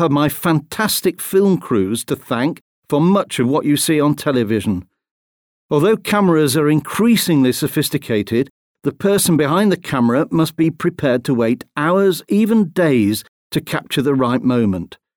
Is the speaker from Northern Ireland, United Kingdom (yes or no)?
no; Leicester, East Midlands, United Kingdom; also born or lived in London; Yes. I was born in London and then lived in Leicester in the Midlands.